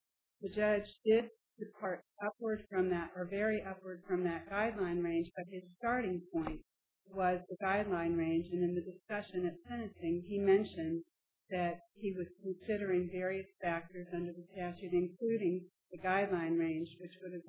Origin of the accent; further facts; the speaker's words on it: Charlotte, North Carolina, United States; I'm from Charlotte